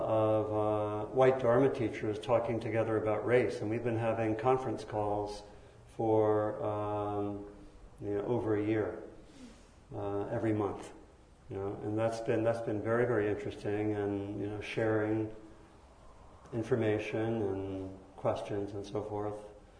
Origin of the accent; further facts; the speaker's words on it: Maryland, United States; I grew up in Maryland, near Washington, D.C., and the schools, the public school systems where I lived had been desegregated the year before I began public